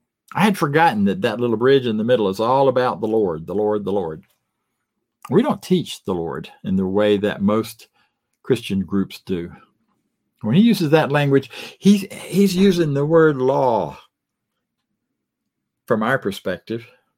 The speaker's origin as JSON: {"language": "English", "region": "Florida", "country": "United States", "tie": "born or raised there", "said": "I grew up in the Deep South. I grew up in a small town in Florida."}